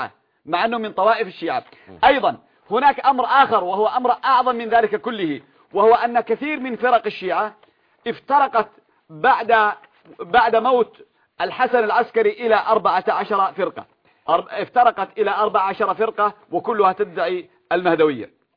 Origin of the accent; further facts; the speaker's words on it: Yemen; عندنا في اليمن